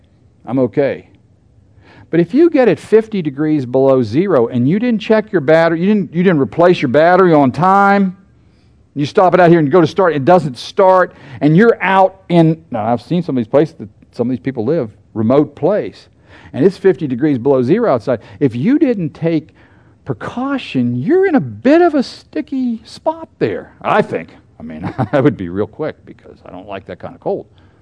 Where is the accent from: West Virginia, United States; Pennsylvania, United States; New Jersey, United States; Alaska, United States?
Pennsylvania, United States; I grew up in Pennsylvania. I know about winter.